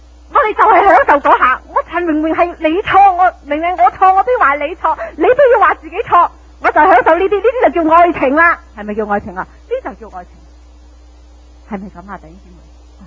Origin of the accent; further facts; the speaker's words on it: Guangdong, China; 我哋广东人叫初初就卿卿我我嘛